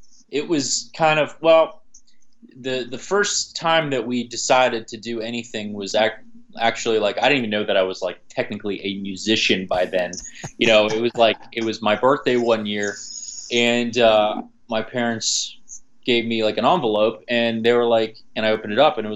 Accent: Steubenville, Ohio, United States; I grew up in Steubenville, Ohio.

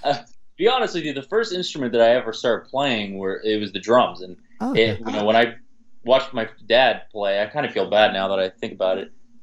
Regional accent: Steubenville, Ohio, United States; I grew up in Steubenville, Ohio.

